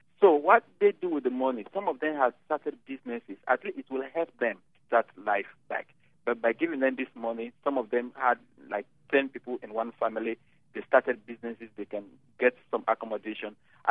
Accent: Sierra Leone; I come from Sierra Leone, where I worked with Liberian refugees before coming over to Liberia.

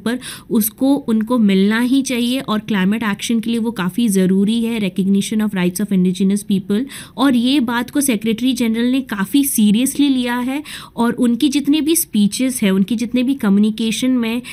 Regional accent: India; मैं इंडिया से हूँ

